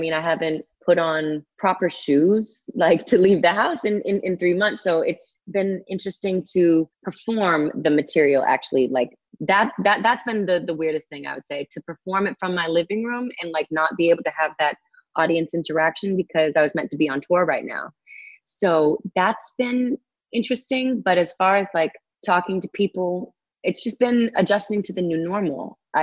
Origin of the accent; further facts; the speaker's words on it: Boston, Massachusetts, United States; also born or lived in New Hampshire; So then I would do the back and forth thing between Massachusetts and New Hampshire.